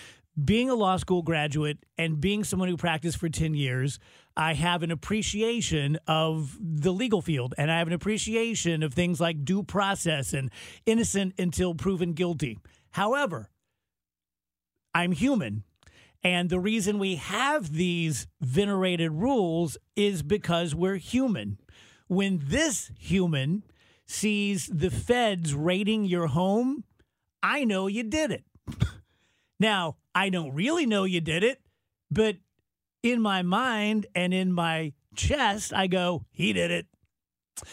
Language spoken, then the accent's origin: English; South Roxana, Illinois, United States; born there